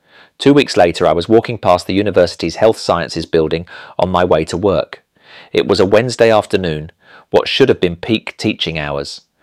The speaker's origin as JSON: {"language": "English", "town": "Hedge End", "region": "South East England", "country": "United Kingdom", "tie": "born or raised there", "said": "I'm 26 years old. I grew up in Hedge End, just outside Southampton"}